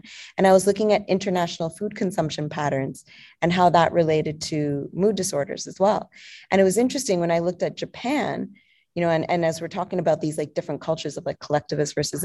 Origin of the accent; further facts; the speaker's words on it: Punjab, India; now in Oakville, Canada; I'm from the north. And so Punjab is divided into two. It's part in Pakistan, part in India. So I'm from the India side. And now I'm in this clinic in Oakville